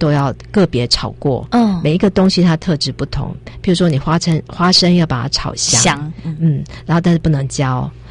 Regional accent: Taiwan; 也就是我们台湾人来说的话比较适口的一个味道

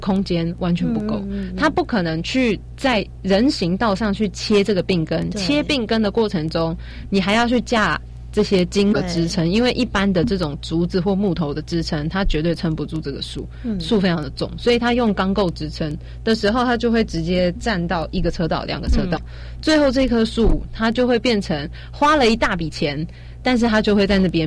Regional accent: Taipei, Taiwan; 因为我在台北长大，台北市的地砖，我不知道你有没有注意到

